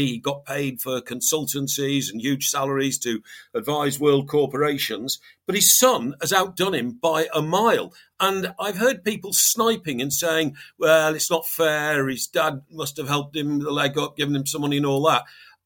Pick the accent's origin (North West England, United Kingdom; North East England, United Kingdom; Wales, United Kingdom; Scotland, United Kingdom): North West England, United Kingdom; Chester; he frequents Chester Racecourse a lot. That's my hometown